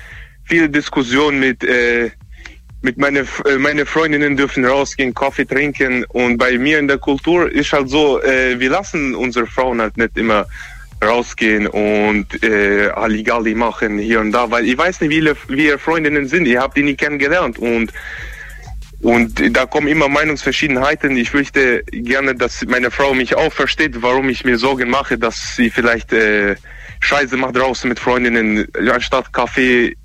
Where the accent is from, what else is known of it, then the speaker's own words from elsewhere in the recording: Kosovo; moved away as an adult; Ich komme aus dem Kosovo.